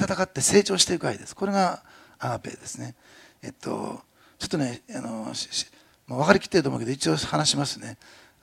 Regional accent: Kumamoto, Japan; 地元では熊本の地震

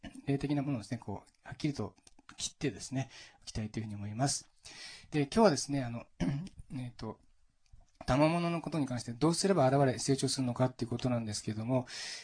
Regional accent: Nagano, Japan; 私の田舎は信州なんですけど、水がきれいでですね、

